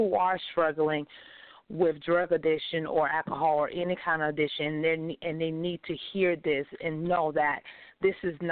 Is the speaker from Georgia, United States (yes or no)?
yes; Atlanta, Georgia, United States; I'm from Atlanta, Georgia.